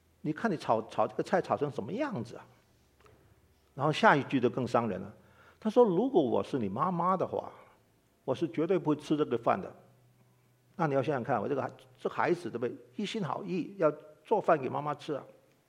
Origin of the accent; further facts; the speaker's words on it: Hong Kong; 因为我在香港那个长大嘛